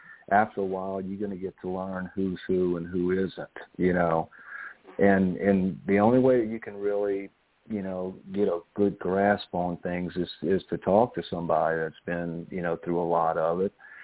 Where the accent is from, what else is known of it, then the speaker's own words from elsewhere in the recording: New Orleans, Louisiana, United States; I mean, I'm from New Orleans, you know. I mean, we drinking since we were born, you know.